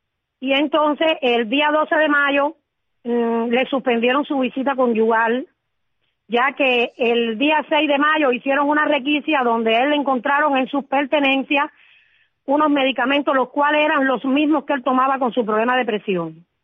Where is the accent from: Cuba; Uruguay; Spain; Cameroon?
Cuba; Caibarién, Villa Clara; No, yo soy de Caibarien.